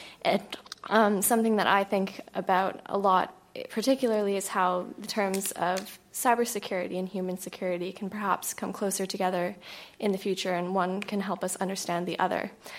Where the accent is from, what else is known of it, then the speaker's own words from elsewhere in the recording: Waterloo, Ontario, Canada; I'm Canadian and British. I grew up in Waterloo, Ontario, which is very much one of the tech hubs of Canada.